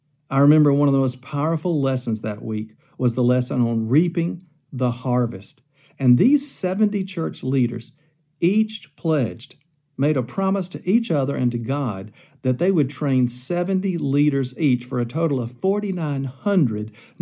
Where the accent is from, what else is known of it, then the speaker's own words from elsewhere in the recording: Alabama, United States; Wes was from Georgia, I was from Alabama, and we were looking forward to serving across the United Methodist Church.